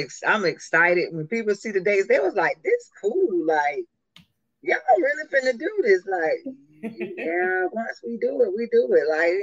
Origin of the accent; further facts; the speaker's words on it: Florida, United States; my hometown is small. we may be smaller than Monticello, or maybe about the same. But we in Polk County. It's in the middle of in the middle of Polk County. But like Orlando is 45 minutes, Tampa 45 minutes.